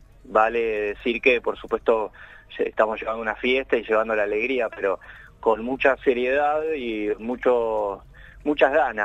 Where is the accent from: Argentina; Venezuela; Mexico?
Argentina; Buenos Aires; somos todos porteños, ¿no?